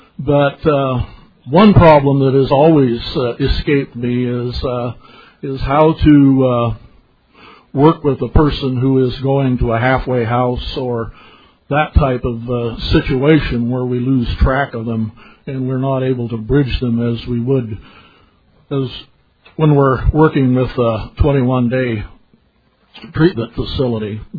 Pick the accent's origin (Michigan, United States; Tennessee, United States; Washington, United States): Washington, United States; I'm a grateful recovering alcoholic. And I'm from Western Washington, Area 72, District 10.